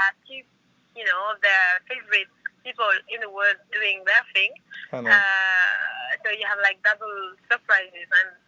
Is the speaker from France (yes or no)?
yes; France; English is a second language; Maybe it doesn't say anything, that sound, but for me as French, yes, it does.